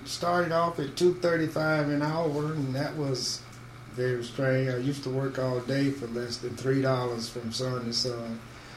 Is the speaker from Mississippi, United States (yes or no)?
yes; Mississippi, United States; born there; now in Michigan, United States; I was born in Hulcom, Mississippi.